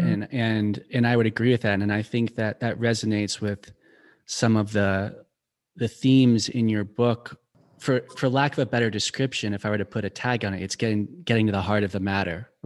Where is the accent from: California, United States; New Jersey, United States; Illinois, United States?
California, United States; I was born and raised in the Bay Area, but I've had this weird infatuation with the South for as long as I can remember.